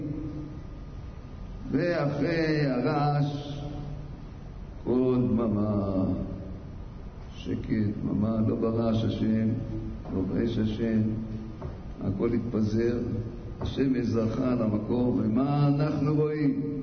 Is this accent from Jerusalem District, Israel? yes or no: yes; Jerusalem, Jerusalem District, Israel; אני יהודי ירושלמי